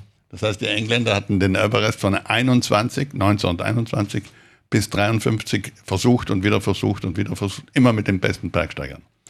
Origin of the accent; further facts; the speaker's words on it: Trentino-Alto Adige, Italy; Ja, Heimatgefühle habe ich für Südtirol. Südtirol ist meine Heimat. Aber ich habe keine Heimatnation.